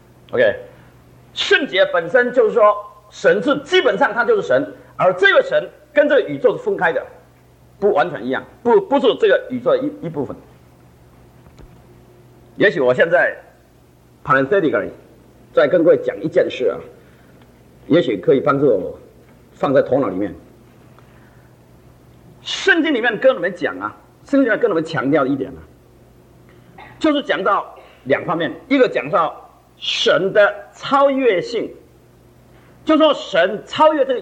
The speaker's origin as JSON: {"language": "Chinese", "country": "China", "said": "我们中国人呢、啊？中国的基督徒，我听那句话听了好多次"}